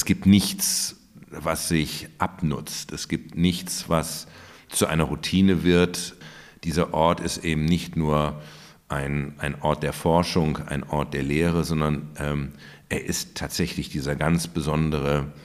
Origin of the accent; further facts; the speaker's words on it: Germany; eine Äquidistanz kann es in diesen Fragen im Nahostkonflikt für uns als Deutsche nicht geben